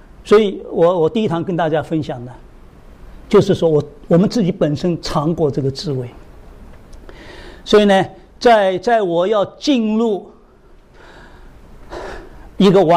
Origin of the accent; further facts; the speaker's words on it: Shanghai, China; 我们上海人是做生意的。